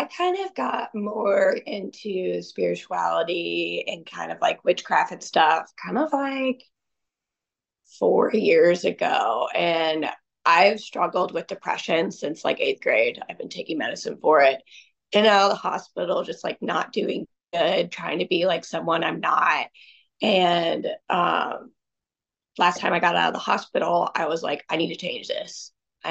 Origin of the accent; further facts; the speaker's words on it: West Des Moines, Iowa, United States; moved away as an adult; now in Lincoln, United States; Yeah, so I'm originally from West Des Moines, Iowa. I moved to Lincoln, Nebraska around 2 years ago, just so I could be like closer to my boyfriend.